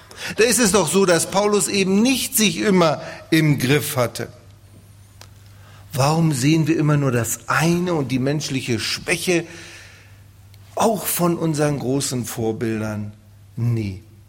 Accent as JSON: {"language": "German", "region": "Northern Germany", "country": "Germany", "said": "ich bin ein Norddeutscher, da setzt man sich immer so an den freien Tisch."}